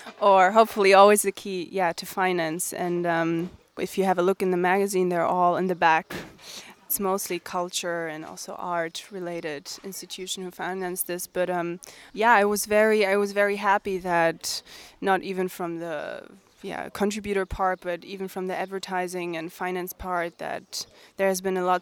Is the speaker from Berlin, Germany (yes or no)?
yes; Berlin, Germany; also born or lived in New York; I'm actually from Berlin. I was born there and I grew up in this neighborhood in the area. And I've been traveling back and forth between New York and Berlin.